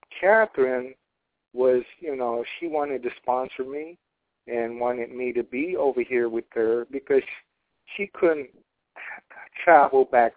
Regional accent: Guam; You know, I'm a Chamorro. I'm originally from Guam.

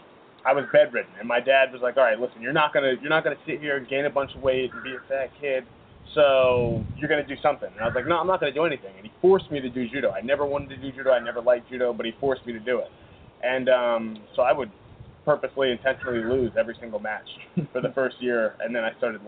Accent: San Jose, California, United States; It was in San Jose. I'm from San Jose. I graduated from San Jose State.

